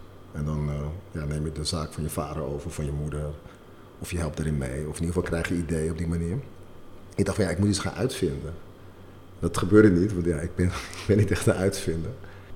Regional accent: Netherlands; Ik ben grotendeels in Nederland opgegroeid. Niet alleen, maar wel het grootste deel van mijn jeugd was ik in Nederland.

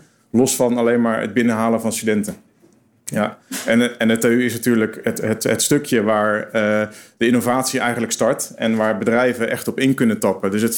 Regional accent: Delft, South Holland, Netherlands; zeg ik als Delftenaar.

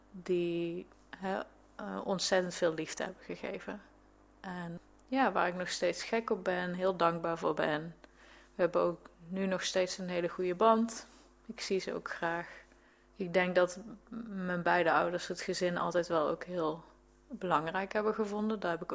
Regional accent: Eindhoven, North Brabant, Netherlands; born there; Ik ben geboren in Eindhoven. Toen zijn we wat vaker verhuisd met mijn ouders. Ik heb lang in Sonnenbrugge gewoond. En daarna ben ik eerst gaan studeren in Maastricht, later in Nijmegen. En inmiddels zijn we hier.

